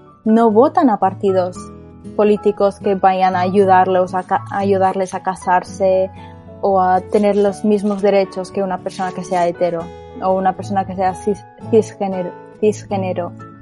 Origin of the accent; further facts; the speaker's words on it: Barcelona, Catalonia, Spain; yo cuando me crié en Barcelona, yo era la única asiática prácticamente de mi entorno y estaba rodeada de personas blancas, estaba en una comunidad blanca